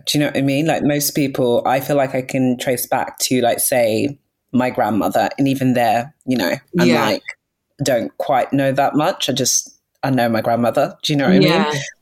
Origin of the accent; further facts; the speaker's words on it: London, United Kingdom; I'm Nigerian British and also similarly grew up in London.